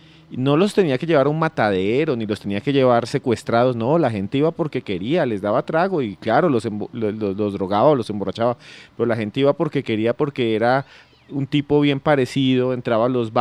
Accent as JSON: {"language": "Spanish", "country": "Colombia", "said": "no solo somos los colombianos."}